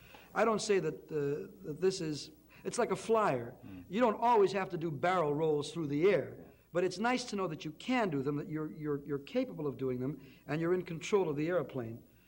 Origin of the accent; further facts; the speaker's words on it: Chicago, Illinois, United States; I grew up in my hometown of Chicago